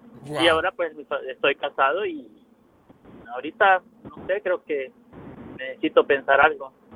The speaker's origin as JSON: {"language": "Spanish", "country": "El Salvador", "said": "Soy de El Salvador."}